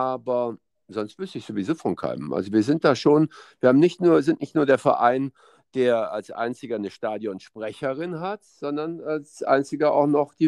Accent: Leverkusen, North Rhine-Westphalia, Germany; ich bin in Leverkusen geboren und bin irgendwie 40 Jahre lang immer nur im Karree in Schlierbusch rumgezogen. Also ich habe mich nie weit von meinem Ursprungsort entfernt.

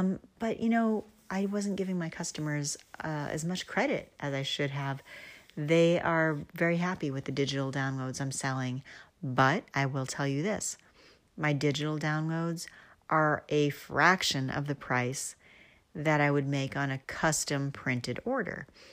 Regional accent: New Hampshire, United States; First of all, I'm from New Hampshire. Don't hate me, but we don't even have sales tax. We're one of those weird states that you don't pay sales tax on anything.

